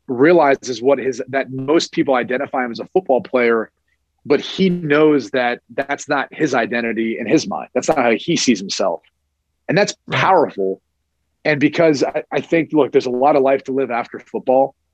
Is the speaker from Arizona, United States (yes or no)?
no; Columbus, Ohio, United States; Obviously, I'm from Columbus, and that was never a concern.